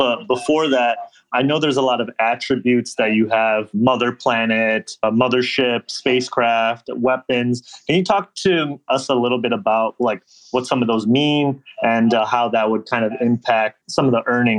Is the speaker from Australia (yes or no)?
no; India; because I am Indian, so I did see